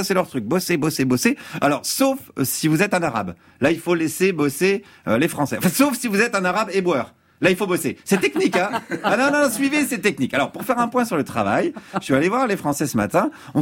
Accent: France; comme je suis français

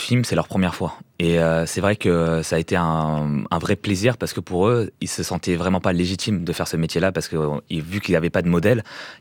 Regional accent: France; Je suis pas non plus indien, je suis français.

